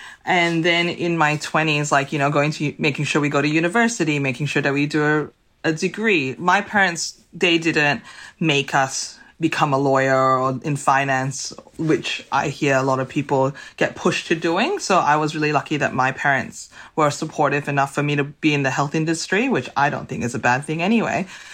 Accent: Singapore; also born or lived in Hong Kong; well, we're Singaporean, but we were born in Hong Kong.

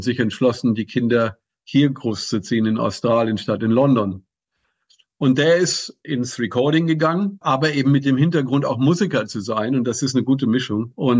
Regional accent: Germany; Und so kam er in mein Heimatdorf, wo ich herkomme in Deutschland.

